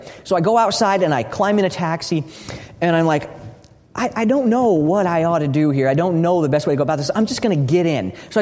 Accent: Texas, United States; I'm like, yeah, I'm from Texas. So I'm trying to teach them how to say Texas, and they're having great fun at that.

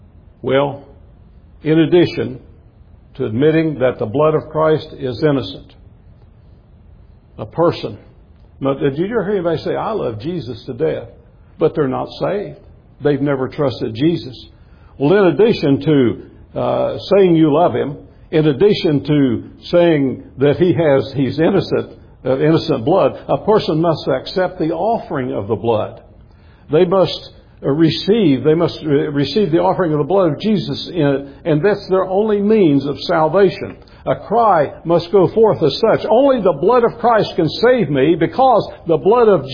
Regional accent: West Virginia, United States; Well, I'm from West Virginia, so you know.

